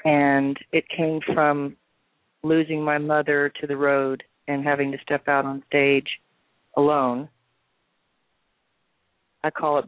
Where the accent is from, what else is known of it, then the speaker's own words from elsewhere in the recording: Appalachia, United States; we just had such a determination growing up in Appalachia that we had nothing, but we had everything